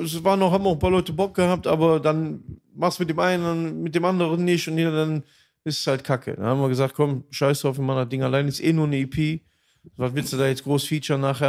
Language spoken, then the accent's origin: German; Aachen, North Rhine-Westphalia, Germany; Dann bin ich wieder zurück in meine Heimat, wieder Aachen. Und habe halt da zum ersten Mal eine eigene Bleibe auch gehabt.